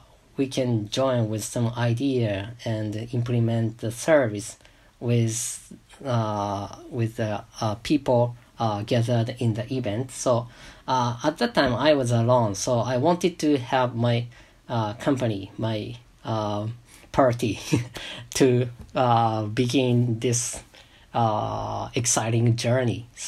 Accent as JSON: {"language": "English", "region": "Yamanashi", "country": "Japan", "tie": "born there", "second_language": "English", "said": "Yeah, actually I was born in Yamanashi Prefecture, which is not a place for takoyaki."}